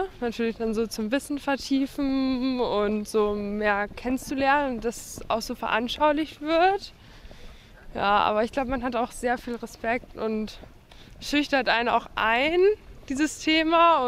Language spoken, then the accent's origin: German; Wilhelmshaven, Lower Saxony, Germany; Ja, wir kommen aus Wilhelmshaven und sind jetzt halt auf Klassenfahrt in Berlin.